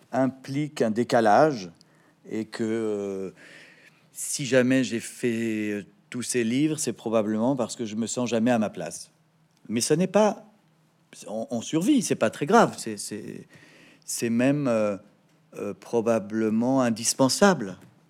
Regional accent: Paris, Île-de-France, France; also born or lived in Neuilly-sur-Seine; Je suis né à Neuilly-sur-Seine et j'ai grandi à Paris.

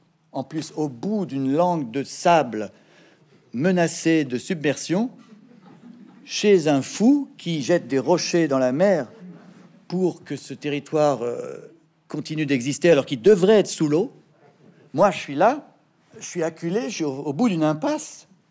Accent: Paris, Île-de-France, France; also born or lived in Neuilly-sur-Seine; Je suis né à Neuilly-sur-Seine et j'ai grandi à Paris.

